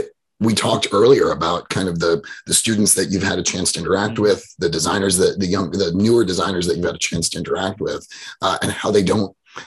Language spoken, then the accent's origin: English; Manhattan, New York, United States; And I grew up in Manhattan, and I think I learned this lesson on the streets of New York